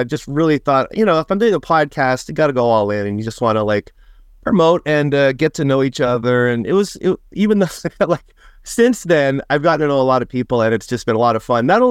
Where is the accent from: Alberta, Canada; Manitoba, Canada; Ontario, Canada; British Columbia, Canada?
Manitoba, Canada; Winnipeg; I grew up in Fort Richmond, you know, like in the south end of the city, and there's a beautiful big Robin's Donuts there